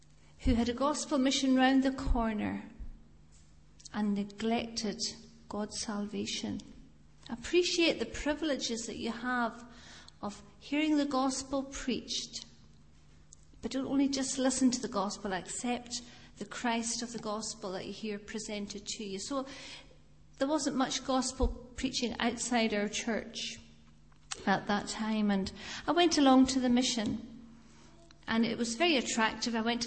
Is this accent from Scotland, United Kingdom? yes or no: yes; Inverness, Scotland, United Kingdom; I was brought up in the Free Church of Scotland, up in the Highlands outside the town, or it's, I think it's a city now, of Inverness.